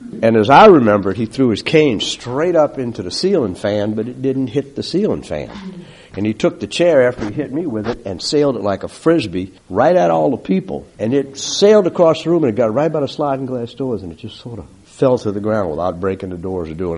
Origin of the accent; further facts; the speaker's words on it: Slidell, Louisiana, United States; also born or lived in New Orleans; I really enjoyed growing up in Slidell. Went to Slidell Grammar, Slidell Junior High, Slidell High School, graduated in 63. When we were in New Orleans, attended Catholic school, Catholic church, and then we moved over here.